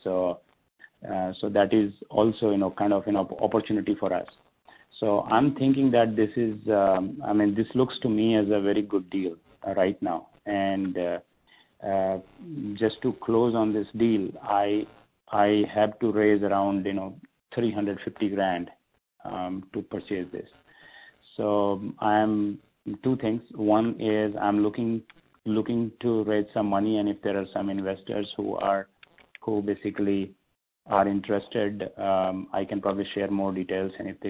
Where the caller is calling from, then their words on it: Chicago, Illinois, United States; I'm calling in from Chicago.